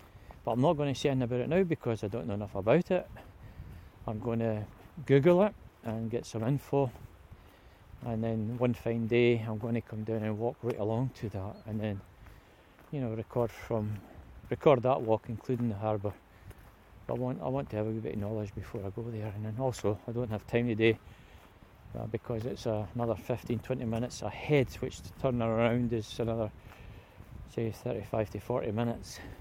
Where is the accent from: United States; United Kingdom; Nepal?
United Kingdom; Bathgate, Scotland; the other side of which run away down or out and towards my hometown of Bathgate.